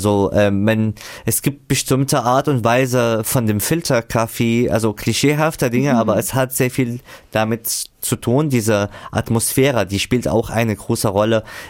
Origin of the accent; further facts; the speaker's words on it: Syria; German is a second language; now in Germany; Ich komme aus Syrien, ich habe die Sprache hier gelernt, ich habe hier Ausbildung absolviert